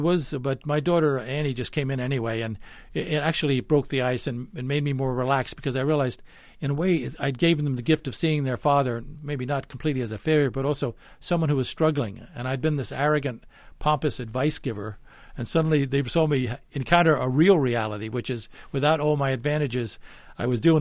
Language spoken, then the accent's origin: English; Bronxville, New York, United States; When I was growing up in Bronxville, there was no coffee shops, and there was no coffee.